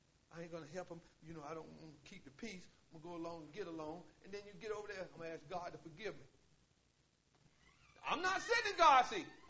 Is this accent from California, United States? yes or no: no; Willow, North Carolina, United States; I'm from Willow, North Carolina.